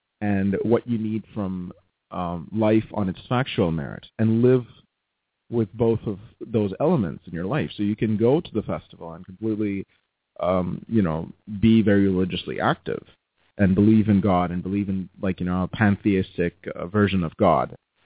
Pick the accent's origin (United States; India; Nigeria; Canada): India; Mumbai, Maharashtra; I grew up in Bombay, so Mumbai now, so B-Town represent.